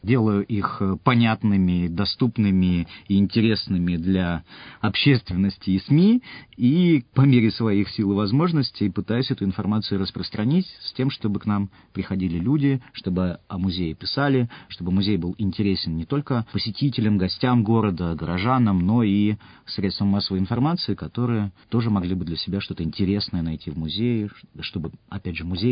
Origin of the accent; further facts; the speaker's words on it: Irkutsk, Irkutsk Oblast, Russia; большая часть моей жизни, конечно, связана с Иркутском, который я люблю, который я считаю своей родиной, безусловно, это мой родной город. Я отсюда пока не хочу уезжать.